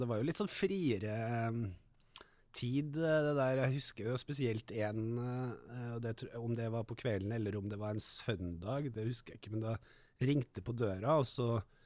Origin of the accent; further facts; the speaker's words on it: Trondheim, Trøndelag, Norway; da hadde den flyttet fra Rosenborg og opp på Byåsen, så vi vokste opp på Byåsen på Havsten, der butikken lå I første, og så leiligheten som vi bodde I da, mor og far og Magnus og med I andre etasjen